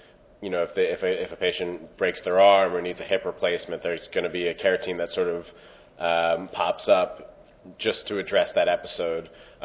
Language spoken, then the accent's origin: English; New York, United States; I am from New York. I work at a municipal hospital there called Metropolitan Hospital Center.